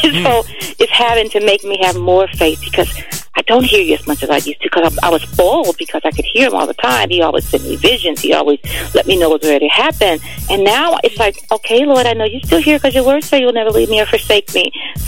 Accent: Avon, Indiana, United States; Yes, that's why I'm from Avon, Indiana.

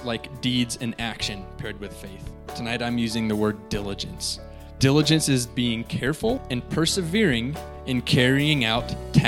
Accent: Springfield, Oregon, United States; And I grew up in Springfield. I'm used to the rain, but I kind of got comfortable in the Central Oregon

